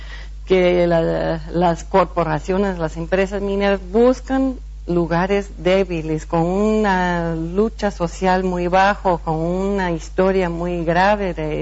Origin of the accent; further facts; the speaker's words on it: Canada; yo siento que el trabajo mío como canadiense es ir destapando los oídos canadienses